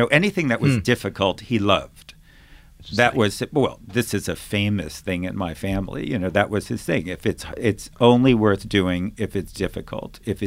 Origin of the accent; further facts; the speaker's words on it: Long Island, New York, United States; Look, I grew up on Long Island in the 1970s